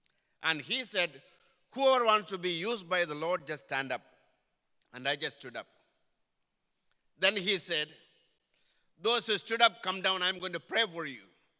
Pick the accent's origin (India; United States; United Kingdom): India; South India; moved away as an adult; also born or lived in New Delhi; When I was 22 years of age, I came to New Delhi from South India to North India